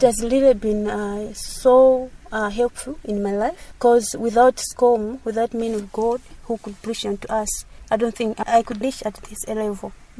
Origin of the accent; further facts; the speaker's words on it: Mzimba, Northern Region, Malawi; now in Lilongwe, Malawi; I'm from Mzimba District. Currently, I stay here in Lilongwe.